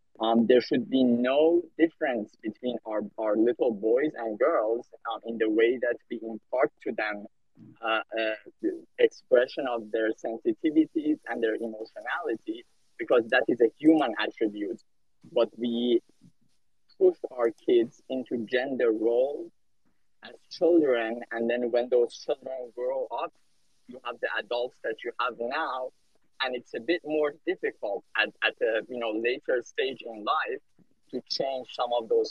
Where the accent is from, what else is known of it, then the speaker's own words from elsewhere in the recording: Iran; I grew up in Iran and I grew up in a minority religion called the Baha'i Faith.